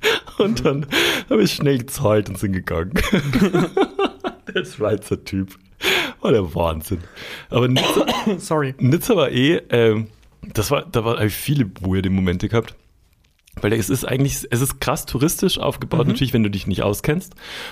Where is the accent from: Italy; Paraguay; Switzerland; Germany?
Germany; Die hat erstens gesehen, ich bin Deutscher.